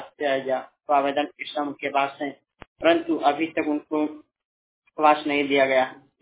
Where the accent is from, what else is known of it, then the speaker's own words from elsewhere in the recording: Uttar Pradesh, India; हमारा जिला उत्तर प्रदेश में।